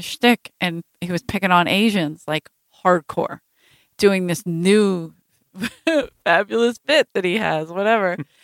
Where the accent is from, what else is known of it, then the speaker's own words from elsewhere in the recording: New York City, New York, United States; I'm from Brooklyn.